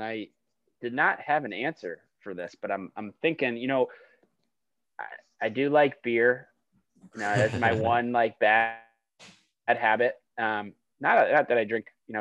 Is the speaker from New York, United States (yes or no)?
yes; Hilton, New York, United States; And I'm from Hilton, and I love that there's a lot of land out here